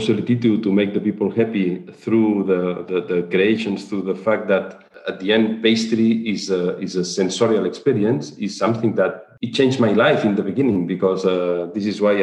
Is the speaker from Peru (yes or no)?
no; Catalonia, Spain; English is a second language; I always say that I am from Barcelona, but I really live in the Barcelona region, but I live in the north, 1 hour in the north of Barcelona. Mm. I live in an area where there are more pigs than people.